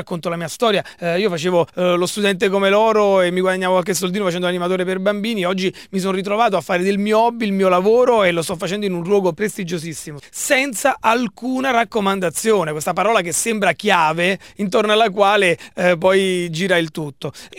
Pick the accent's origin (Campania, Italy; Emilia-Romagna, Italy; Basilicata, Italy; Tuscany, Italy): Campania, Italy; Avellino; questa è proprio la tappa più vicina a casa mia. Tutti sanno che io sono di Avellino